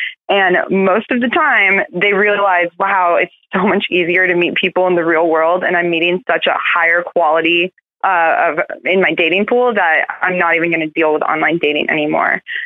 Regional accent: California, United States; Yeah, I grew up in the Bay.

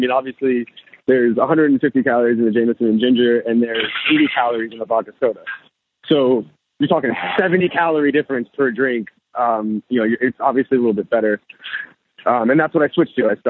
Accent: Philadelphia, Pennsylvania, United States; So I grew up in Philadelphia.

